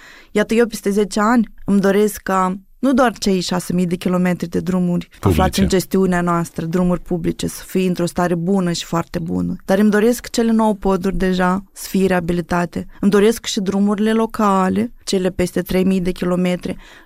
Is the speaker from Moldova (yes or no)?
yes; Moldova; born or raised there